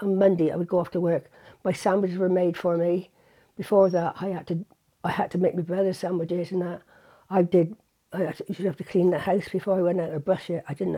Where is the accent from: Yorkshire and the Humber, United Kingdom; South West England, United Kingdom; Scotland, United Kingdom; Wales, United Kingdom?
South West England, United Kingdom; Bath; Well, I was born in New King Street, which is down by Green Park, Sainsbury's, and the big houses there.